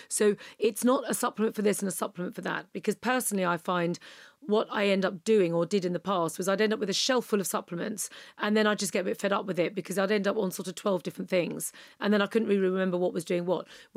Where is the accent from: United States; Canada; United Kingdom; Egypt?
United Kingdom; London; born there; It was, you know, it was just North London. It wasn't like I was born randomly in Chinatown or something.